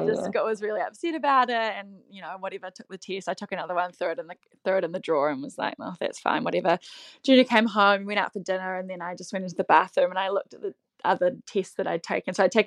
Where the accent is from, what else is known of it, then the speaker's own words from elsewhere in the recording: Wellington, New Zealand; now in Auckland, New Zealand; we're originally from Wellington, so we moved to Auckland about 7-8 years ago